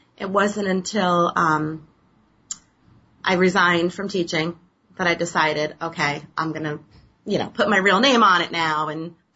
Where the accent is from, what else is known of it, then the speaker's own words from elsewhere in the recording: Westchester, New York, United States; Born and raised in Westchester, probably I'd say 4, maybe 5 generations here. Started out in my young years as a school teacher in Eastchester.